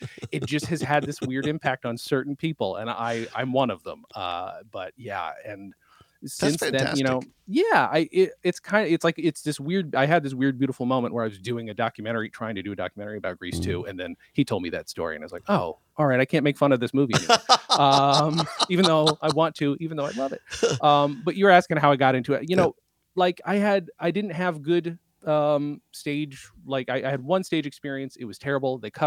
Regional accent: New York, United States; also born or lived in England / Germany; So I grew up in upstate New York for the most part. Mm-hmm. My parents were both in the military, so we went all over the place. I was born in England, went to Germany, but then set

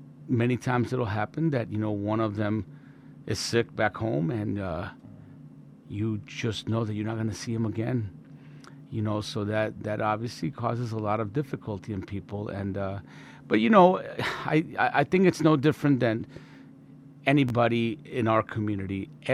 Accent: Colombia; Well, you know, I grew up in Colombia

